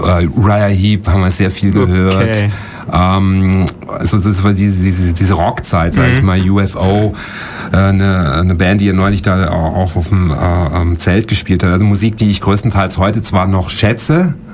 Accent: Friedrichshafen, Baden-Württemberg, Germany; ich bin eigentlich vom Bodensee, also geboren in Friedrichshafen am schönen Bodensee und dort auch aufgewachsen am Bodensee und habe da auch eigentlich bis vor jetzt knapp 10 Jahren eigentlich den Großteil meines Lebens verbracht

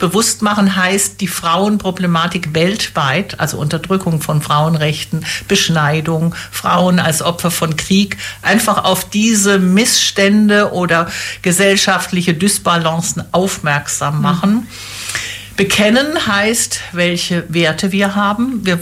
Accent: Rhineland, Germany; born there; moved away as an adult; now in Ulm, Germany; Ich bin im Rheinland geboren. Ich bin 66 Jahre alt und bin 1988 nach Ulm gekommen

